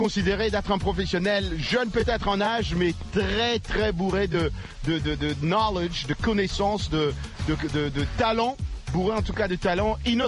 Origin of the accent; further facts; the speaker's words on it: DR Congo; je suis congolais